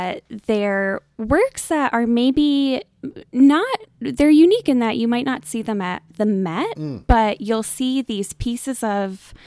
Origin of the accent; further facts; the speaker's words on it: New York, United States; I'm originally from Western New York.